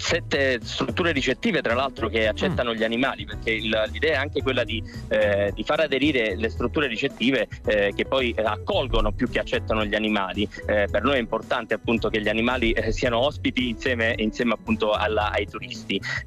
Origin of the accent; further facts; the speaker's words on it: Viggianello, Basilicata, Italy; Io sono di Viggianello.